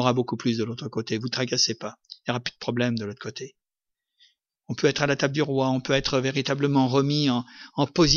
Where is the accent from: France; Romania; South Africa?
France; vous savez qu'on fait beaucoup de bruit, nous, chez nous, en France, hein, pour la gastronomie.